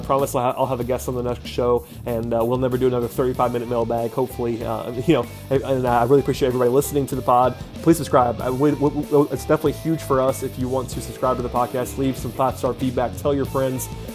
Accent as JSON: {"language": "English", "town": "Atlanta", "region": "Georgia", "country": "United States", "tie": "born or raised there", "said": "I grew up in Atlanta as a Michigan fan"}